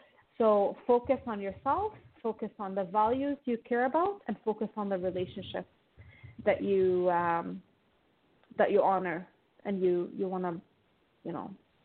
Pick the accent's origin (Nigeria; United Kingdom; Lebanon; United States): Lebanon; English is a second language; now in Toronto, Canada; I come from Lebanon, so I grew up in a very Mediterranean, beautiful fair weather country. And I haven't really embraced winter. I live in Toronto, Canada now, and I've been here for 16 years.